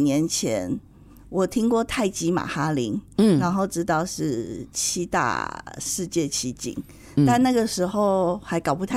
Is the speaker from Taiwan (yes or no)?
yes; Taiwan; 我是来自台湾的